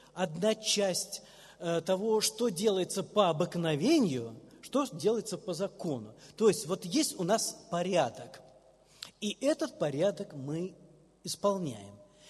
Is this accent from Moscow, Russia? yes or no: no; Orenburg Oblast, Russia; Мое детство прошло в Оренбургских степях.